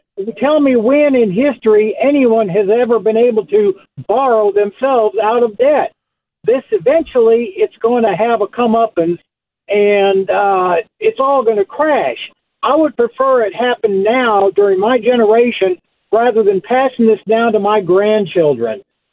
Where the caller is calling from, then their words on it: Cache, Texas, United States; Actually, I'm calling from Cache, Texas, which is appropriate right now.